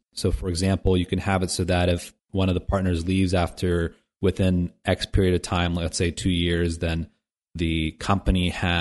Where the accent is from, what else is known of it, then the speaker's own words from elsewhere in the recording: Midwest, United States; I'm from the Midwest, but I haven't heard it.